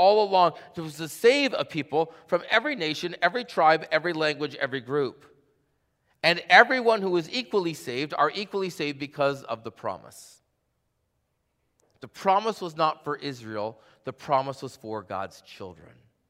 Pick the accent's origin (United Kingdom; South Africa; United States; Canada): Canada; And so when people say, what are you? I said, I'm Canadian.